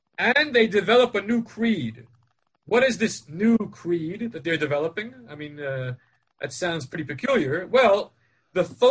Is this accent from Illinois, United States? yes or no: no; Great Neck, New York, United States; When I was growing up in the Great Neck Synagogue, we never did this other than for Simchas Torah